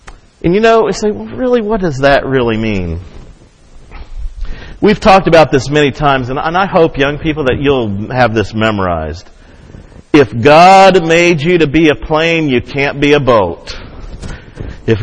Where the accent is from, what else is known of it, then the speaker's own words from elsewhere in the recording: Michigan, United States; that's what I grew up saying in Michigan, creek.